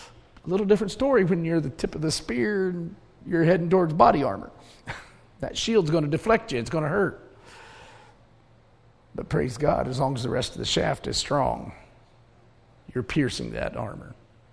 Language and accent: English; United States; I'm not an Israeli. I'm an American. I'm a Christian.